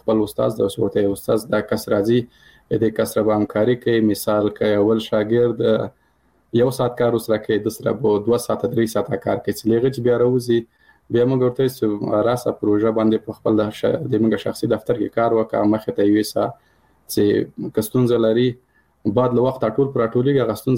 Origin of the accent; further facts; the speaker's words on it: Paktia, Afghanistan; مثال زه د کابل د پکتیا يم،